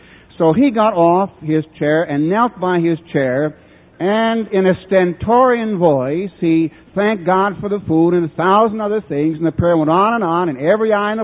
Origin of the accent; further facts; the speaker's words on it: Canada; I'm a Canadian used to colder weather.